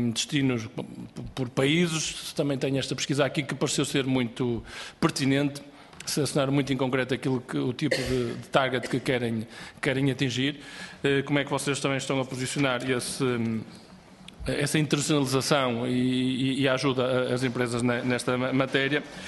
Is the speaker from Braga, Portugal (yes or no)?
yes; Barcelos, Braga, Portugal; eu sou de um concelho que vocês falaram aqui bastante, sou de Barcelos